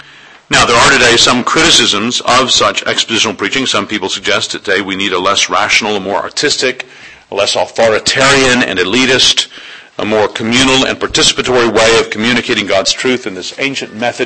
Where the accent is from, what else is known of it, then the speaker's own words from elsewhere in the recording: United States; I'm from America